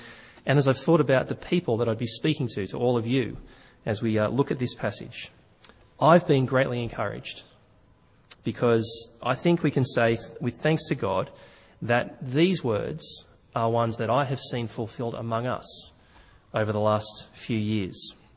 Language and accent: English; Australia; for me as an Australian